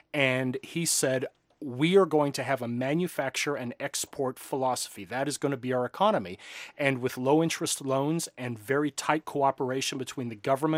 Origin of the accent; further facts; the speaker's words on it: United States; And there was this sort of tight bonding and maybe even instantaneous tight bonding that as an American, I didn't understand.